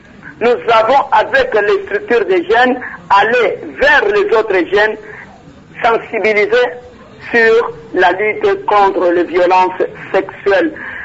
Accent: Maniema, DR Congo; chez nous au Maniema

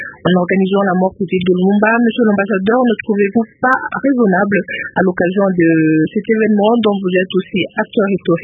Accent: DR Congo; now in Brussels, Belgium; je suis Congolais résident à Bruxelles en Belgique.

